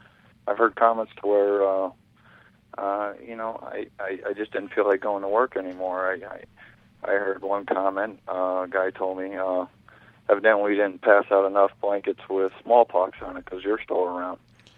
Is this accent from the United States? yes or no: no; Odanak, Quebec, Canada; I'm from the Abenaki tribe. I'm from Odinak. It's a eastern Algonquin tribe about 40 miles northeast of Montreal.